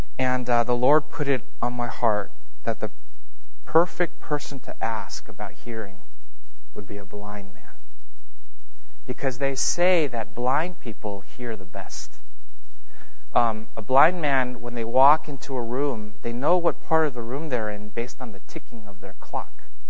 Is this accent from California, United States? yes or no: yes; Los Angeles, California, United States; I'm from Los Angeles, so I don't go camping a lot.